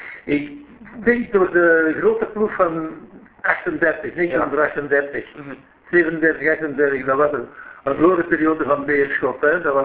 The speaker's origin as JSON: {"language": "Dutch", "town": "Gingelom", "region": "Limburg", "country": "Belgium", "tie": "born there", "said": "Ik ben geboren in Gingelom."}